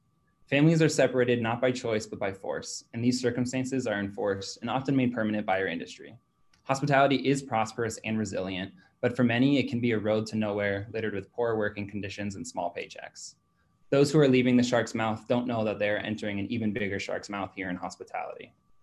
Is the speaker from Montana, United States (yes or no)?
no; Los Angeles, California, United States; So I grew up in Los Angeles, California, raised by 2 confident, loving parents who had a lot of help from 2 Latina women.